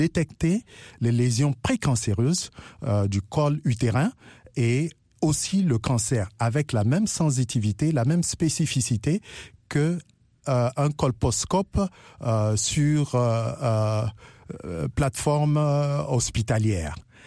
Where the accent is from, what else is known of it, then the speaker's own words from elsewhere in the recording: Central African Republic; en tant que centrafricain avec ma participation dans le développement de cet appareil, j'aimerais en faire bénéficier mon pays d'origine, qui est la République centrafricaine.